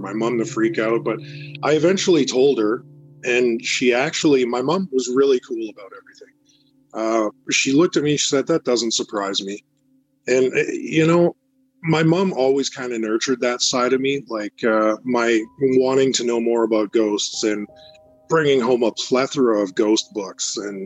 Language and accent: English; Winnipeg, Manitoba, Canada; I grew up in Winnipeg, Manitoba, Canada, and we go on trips to, you know, British Columbia, like Burnaby to visit an uncle.